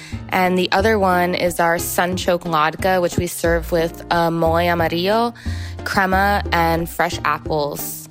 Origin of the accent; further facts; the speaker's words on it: New York City, New York, United States; now in Los Angeles, United States; I grew up in New York City as an Ashkenazi Jew.